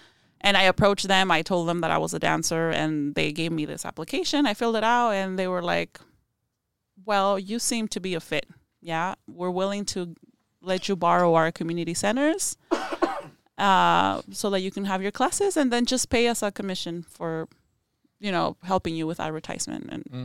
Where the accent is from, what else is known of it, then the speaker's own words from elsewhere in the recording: Guadalajara, Jalisco, Mexico; So even though we're from Guadalajara, we have the music taste of people from Mexico City. So I have family members from Mexico City